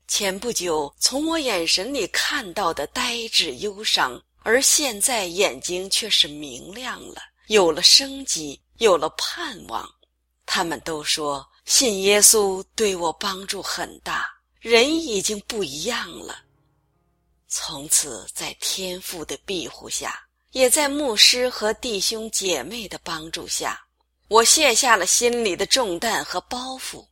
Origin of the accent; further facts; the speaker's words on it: Fujian, China; moved away as an adult; now in Canada; 我来自中国福建省，2005年独自带着5岁的女儿在加拿大生活。